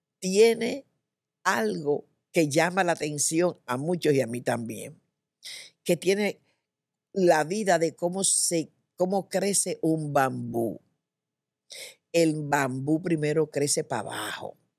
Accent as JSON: {"language": "Spanish", "country": "Dominican Republic", "tie": "born or raised there", "said": "Cuando yo me criaba en mi país, en República Dominicana, uno de mis hobbies era la lectura."}